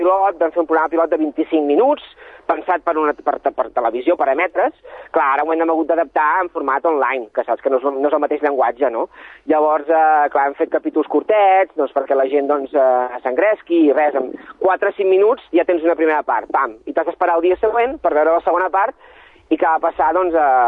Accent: Sabadell, Catalonia, Spain; born there; now in Vilanova del Vallès, Spain; jo visc a Vilanova del Vallès, jo soc nascut a Sabadell i diguem que maternament soc de Sabadell, val? Però jo soc de, també visc a Vilanova del Vallès, que és el Vallès Oriental

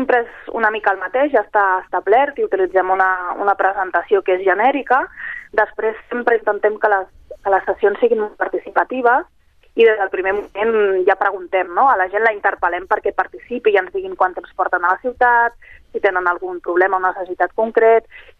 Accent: Catalonia, Spain; Segurament molts de nosaltres que hem nascut aquí i som catalans

